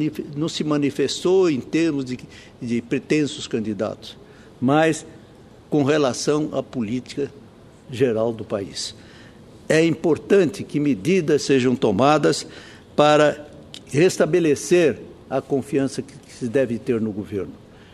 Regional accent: Brazil; Esse é o sentimento que eu tenho como brasileiro e sei que Vossa Excelência, senador Eduardo Suplicy, assim também o pensa.

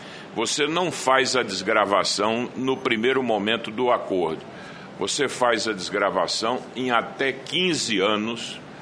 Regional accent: Brazil; como brasileiro

